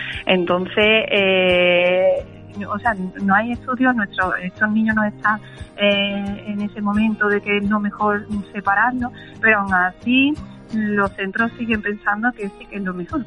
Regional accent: Gelves, Andalusia, Spain; now in Marchena, Spain; soy de Helves de toda la vida, mi familia es de allí, yo me considero de allí. O sea, que lo que pasa que, pues la vida me ha puesto aquí ahora mismo en Marchena.

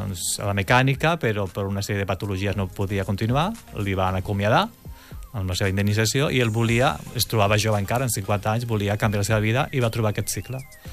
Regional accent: Sabadell, Catalonia, Spain; now in Rubí, Spain; I no som de Rubí. No, jo som de Sabadell.

